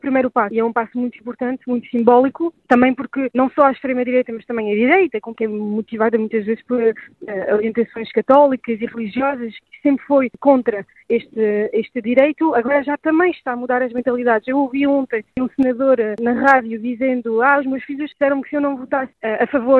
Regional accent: France; Portuguese is a second language; estou evidentemente muito feliz enquanto francesa

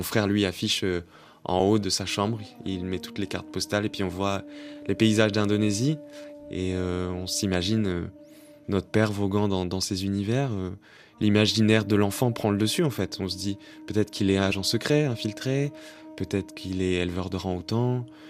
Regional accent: Brest, Brittany, France; quand je disais « je suis de Brest », on me disait « non, tu es vraiment d'où ?» La réponse qu'on attendait, c'est d'Indonésie.

